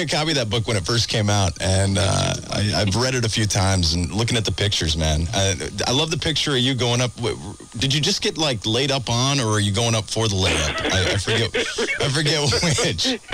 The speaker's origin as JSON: {"language": "English", "town": "Anchorage", "region": "Alaska", "country": "United States", "tie": "born or raised there", "said": "I grew up here in Anchorage, so east side Anchorage, went to Clark and Bartlett."}